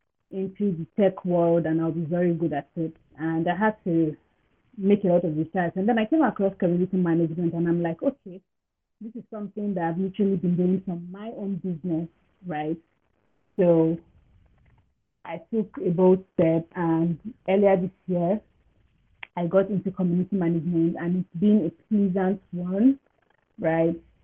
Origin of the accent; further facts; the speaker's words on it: Nigeria; Okay, so growing up in Nigeria has been a really pleasant journey.